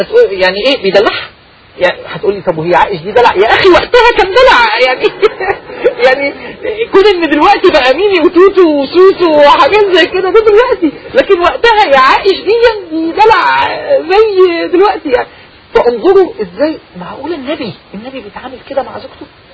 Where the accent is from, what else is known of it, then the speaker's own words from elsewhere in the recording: Upper Egypt, Egypt; زي التحطيب عندنا في الصعيد في مصر